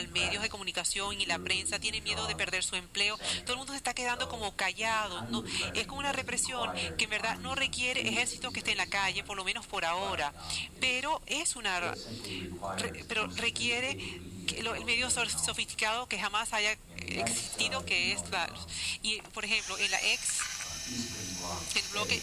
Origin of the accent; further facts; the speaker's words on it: Canada; moved away as an adult; now in United States; yo soy canadiense, yo nací en Canadá originalmente, y en 1948, y en 1985, yo vine a visitar Estados Unidos